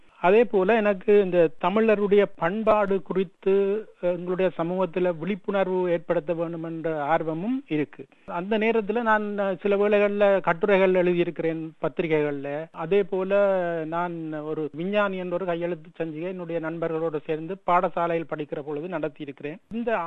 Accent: Jaffna, Northern Province, Sri Lanka; நான் யாழ்ப்பாண நகரப்பகுதியில் இருக்கிற வண்ணார்பண்ணை நான் பிறந்து வளர்ந்த இடம். அதே இடத்துல இருக்கிற வைத்தீஸ்வர வித்தியாலயம் என்ற பாடசாலையில தான் நான் என்னுடைய முழு பள்ளி கல்வியையும் பெற்றுக்கொண்டேன்.

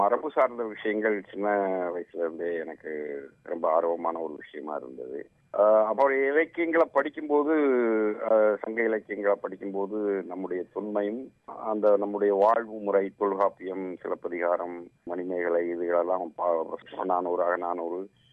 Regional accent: Mulaikaraipatti, Tamil Nadu, India; now in Tirunelveli, India; நான் இப்ப இருக்கிறதும் திருநெல்வேலி நகரத்துல இருக்கிறேன். என்னுடைய சொந்த ஊர்ன்னு சொன்னா திருநெல்வேலி பகுதியில இருந்து ஒரு 20 கிலோமீட்டர் தள்ளி இருக்கிற மூளைக்கரைப்பட்டின்னு ஒரு சின்ன கிராமம். அங்கதான் நான் பிறந்தேன். எங்க அப்பா அம்மா எல்லாம் அங்கதான் இருந்தாங்க.

